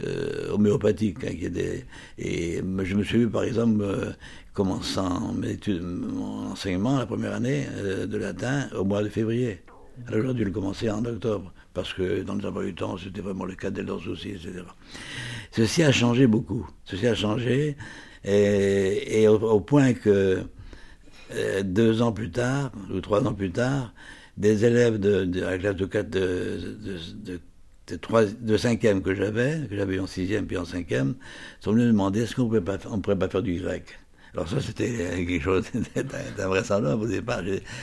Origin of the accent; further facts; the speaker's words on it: Brittany, France; nous sommes natifs donc du Sud Finistère, et on sait bien qu'il y a souvent un fossé entre les sudistes, comme nous nous